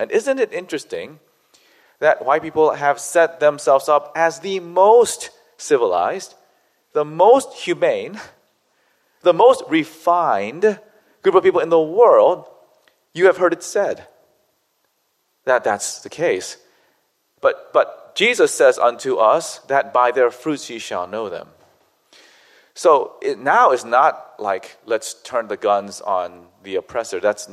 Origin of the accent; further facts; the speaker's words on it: South Korea; English is a second language; In my home country of Korea, there is an epidemic of Korean people getting eyelid surgery